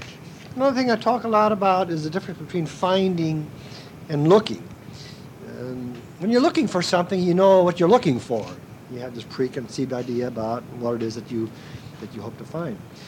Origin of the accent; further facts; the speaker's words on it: Minnesota, United States; And cockleburrs stuck to my stockings when I was a little boy growing up in Minnesota, too, and I just hated cockleburrs.